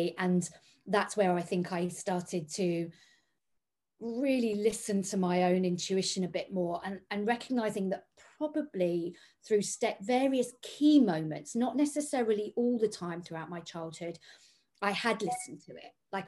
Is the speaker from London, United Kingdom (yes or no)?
yes; London, United Kingdom; Although I grew up in London